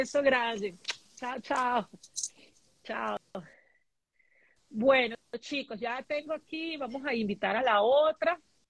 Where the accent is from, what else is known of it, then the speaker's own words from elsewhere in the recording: Venezuela; also born or lived in Brazil; soy venezolana, viví muchos años en Brasil